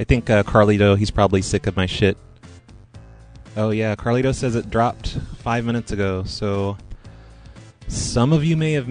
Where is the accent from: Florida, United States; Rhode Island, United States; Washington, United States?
Washington, United States; Yeah, it's from my cell phone. I'm from Washington originally.